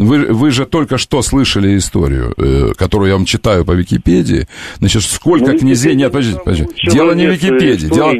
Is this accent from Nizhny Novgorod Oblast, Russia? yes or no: yes; Savasleyka, Nizhny Novgorod Oblast, Russia; Я из Совослейки, как вы знаете. Я жил из Совослейки между Навашиным и Выксой. Я нижегородец.